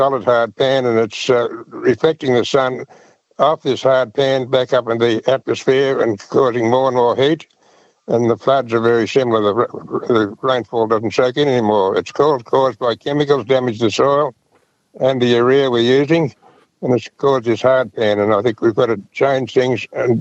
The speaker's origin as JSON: {"language": "English", "region": "Victoria", "country": "Australia", "said": "I'm from Northwest Victoria."}